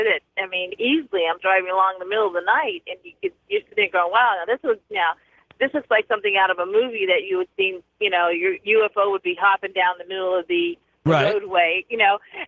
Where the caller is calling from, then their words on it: Florida, United States; because I am calling from Florida